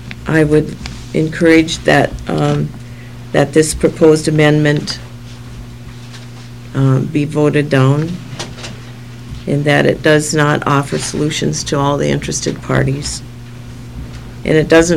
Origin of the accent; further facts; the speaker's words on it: Belfield, North Dakota, United States; I'm from Belfield.